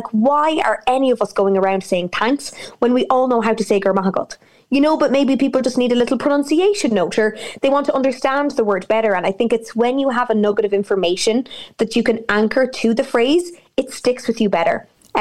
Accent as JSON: {"language": "English", "region": "Midlands", "country": "Ireland", "tie": "born or raised there", "said": "Growing up in the Midlands, Irish was a school subject. I went to an all-English school."}